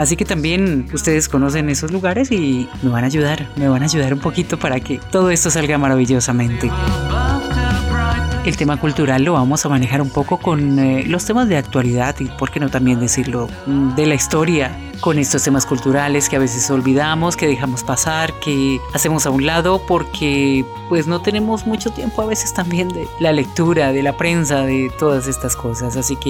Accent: Colombia; Soy una mujer colombiana

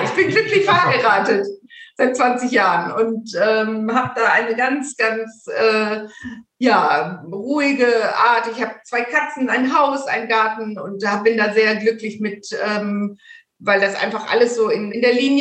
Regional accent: Cologne, North Rhine-Westphalia, Germany; ich komme aus Köln und sitze in Köln und das ist schon eine Ecke weg zu euch.

